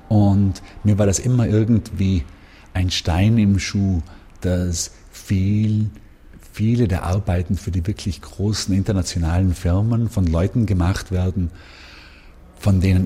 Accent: Bregenz, Vorarlberg, Austria; Ja, ich bin natürlich in Bregenz geboren und war damals natürlich als Schüler häufig im Landesmuseum.

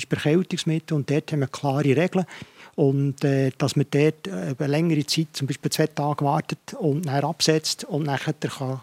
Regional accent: Switzerland; wo man bei uns in der Schweiz jedes Medikament anwählen kann

